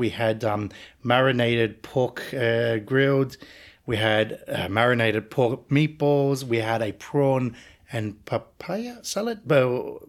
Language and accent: English; Cyprus; And I had mentioned that I was from Cyprus